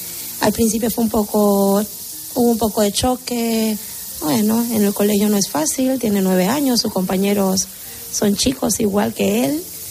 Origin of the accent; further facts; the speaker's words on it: Nueva Esparta, Venezuela; De la isla de Margarita, Venezuela.